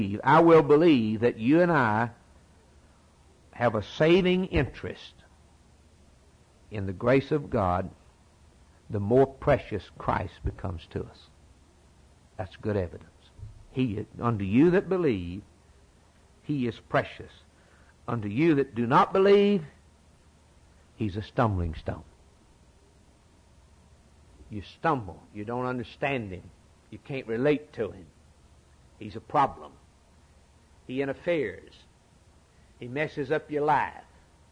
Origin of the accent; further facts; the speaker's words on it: United States; I'm glad I'm an American. I'm glad I'm free.